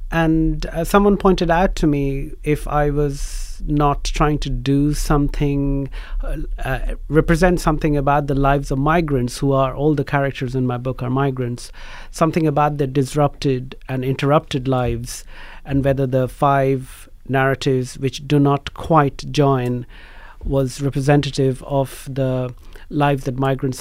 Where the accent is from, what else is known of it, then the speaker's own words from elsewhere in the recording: Kolkata, West Bengal, India; moved away as an adult; now in England; Well, no, I was born and brought up in Calcutta. I went to school there. I did my first degree there in English literature. And then I moved to England when I was 22 years old.